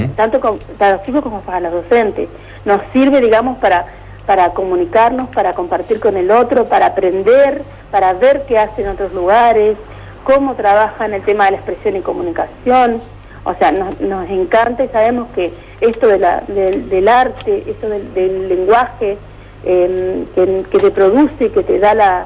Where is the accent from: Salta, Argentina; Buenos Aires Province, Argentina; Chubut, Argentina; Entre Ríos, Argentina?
Entre Ríos, Argentina; Rosario del Tala; Yo en realidad soy de Rosario del Tala.